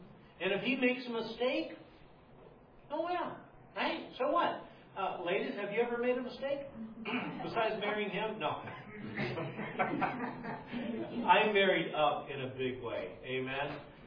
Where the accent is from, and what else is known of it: Slidell, Louisiana, United States